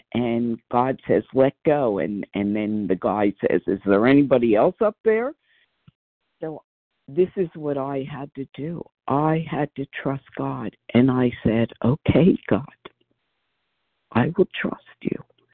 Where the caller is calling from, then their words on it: Pennsylvania, United States; from outside of Philadelphia, Pennsylvania.